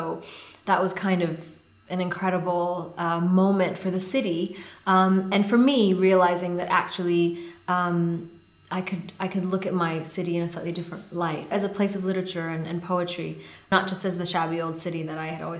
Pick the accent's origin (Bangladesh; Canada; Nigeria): Bangladesh; Dhaka, Dhaka Division; It takes place in my hometown, which is Dhaka, Bangladesh.